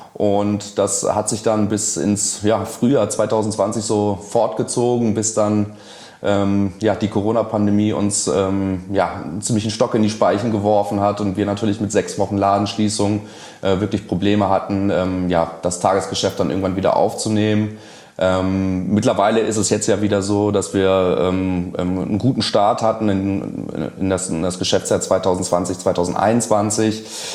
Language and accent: German; Rhineland, Germany; ich komme ja auch aus dem Rheinland, sehr rheinisch geprägt.